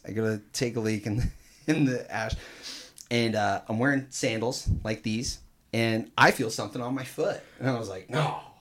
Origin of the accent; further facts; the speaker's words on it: Grand Island, Nebraska, United States; We're old guys. We're from Grand Island.